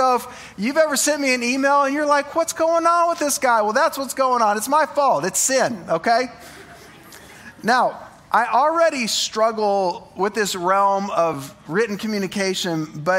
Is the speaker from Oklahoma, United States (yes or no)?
yes; Oklahoma, United States; I can't spell because I'm from Oklahoma